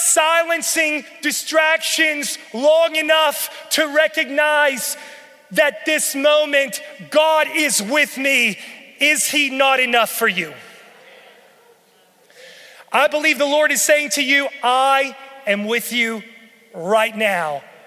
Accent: West Virginia, United States; I'm from West Virginia, y'all. We were poor. We took one vacation a year.

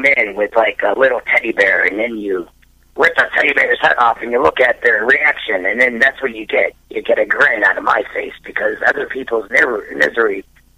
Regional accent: Calumet City, Illinois, United States; Yeah, I grew up in Calumet City

